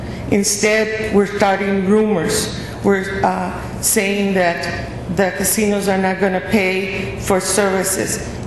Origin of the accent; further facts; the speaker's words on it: Glendale, Arizona, United States; I'm a native of Glendale.